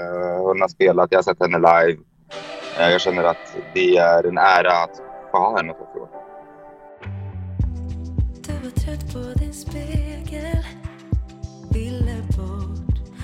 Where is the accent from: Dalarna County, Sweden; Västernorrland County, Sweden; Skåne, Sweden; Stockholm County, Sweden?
Stockholm County, Sweden; Hagsätra; hon är från Farsta, jag är från Hagsätra.